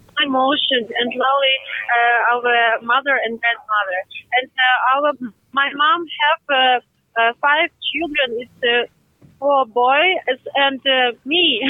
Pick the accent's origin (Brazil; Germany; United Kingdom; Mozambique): Germany; Portuguese is a second language; now in Portugal; Sim, eu sou alemã, o nome é complicado, mas...